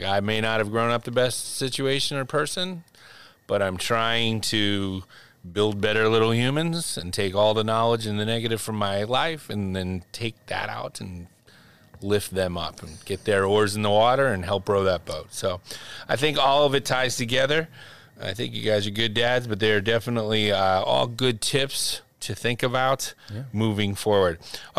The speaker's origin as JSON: {"language": "English", "region": "Pennsylvania", "country": "United States", "tie": "born or raised there", "said": "I grew up in Pennsylvania, so I got to say I like Hershey's."}